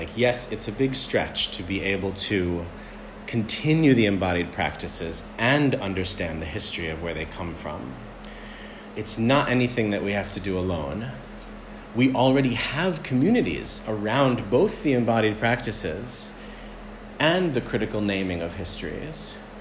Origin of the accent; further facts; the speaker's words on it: United States; But that's because I grew up in the United States with no connection to Israel.